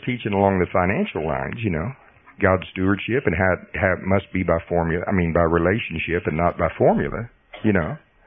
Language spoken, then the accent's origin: English; Oklahoma, United States; see, I'm from Potawatomi County, Oklahoma.